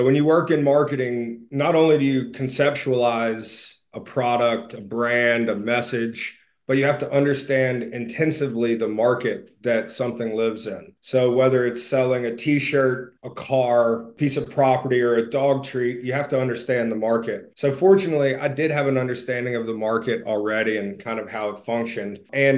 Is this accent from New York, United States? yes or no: no; Birmingham, Alabama, United States; I'm from Birmingham, Alabama